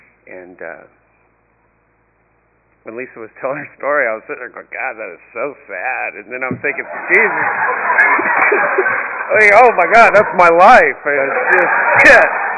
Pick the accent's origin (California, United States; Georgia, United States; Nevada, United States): California, United States; Santa Ana; I grew up in Santa Ana and I went to John Muir Elementary. It was right there at 4th and Grand. It's right there in the barrio.